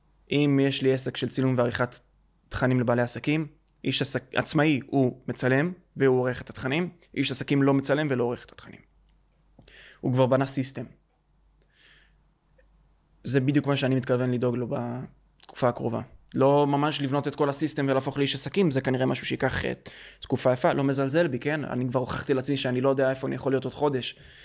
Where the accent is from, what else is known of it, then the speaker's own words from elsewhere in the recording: Modi'in, Central District, Israel; אני ביסודי עברתי במודיעין, עיר שגדלתי בה מגיל 7 עד 12.